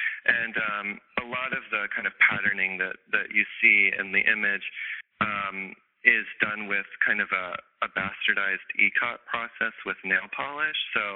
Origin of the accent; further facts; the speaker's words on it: St. Louis, Missouri, United States; I'm from St. Louis.